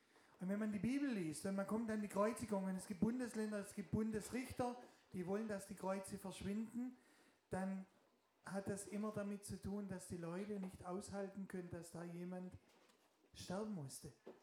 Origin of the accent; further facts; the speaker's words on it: Sindelfingen, Baden-Württemberg, Germany; stand ich im Krankenhaus in Sindelfingen, das ist meine Heimat.